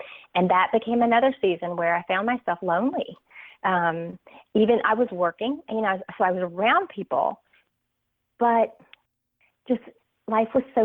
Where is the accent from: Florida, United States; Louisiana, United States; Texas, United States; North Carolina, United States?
North Carolina, United States; I love Alabama. I'm from North Carolina, so Alabama